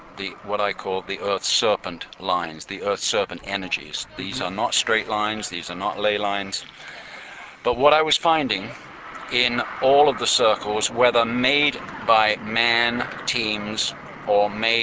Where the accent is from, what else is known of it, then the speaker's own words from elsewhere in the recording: England, United Kingdom; moved away; also born or lived in United States; I lived in the United States for almost 30 years. But I was born in England and raised in England, and I came back about 4 years ago.